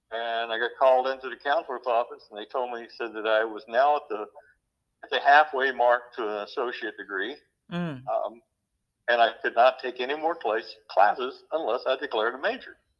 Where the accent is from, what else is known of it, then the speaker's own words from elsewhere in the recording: the South, United States; I grew up in the South. Men don't touch other men's bodies.